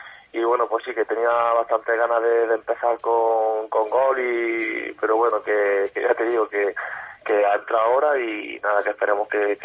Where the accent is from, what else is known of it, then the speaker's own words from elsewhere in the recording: Jaén, Andalusia, Spain; sí, sí, soy de Jaén